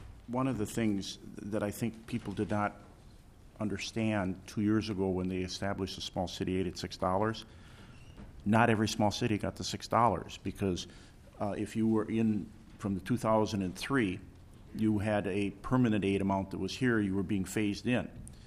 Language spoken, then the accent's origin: English; Delavan, Minnesota, United States; my hometown of Delavan, Minnesota, with 233 people